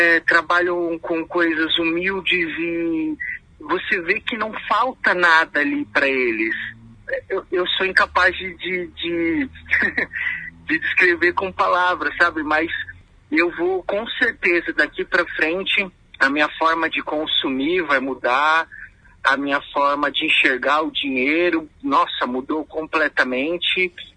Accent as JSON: {"language": "Portuguese", "region": "São Paulo", "country": "Brazil", "tie": "born or raised there", "said": "Nasci e fui criado e vivi em São Paulo."}